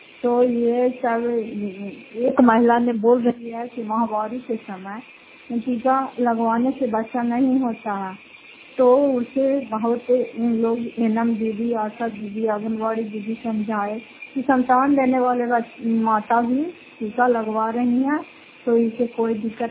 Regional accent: Fatehpur, Bihar, India; घर पथेपुर, पंचायत मकरौता, जिला नालंदा, राय पसरा ब्लॉक की निवासी हूँ।

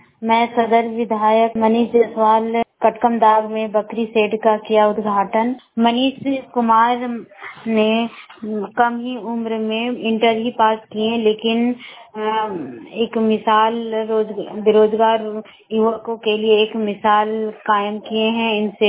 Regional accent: Barkagaon, Jharkhand, India; बड़कागांव प्रखंड की रहने वाली हूँ।

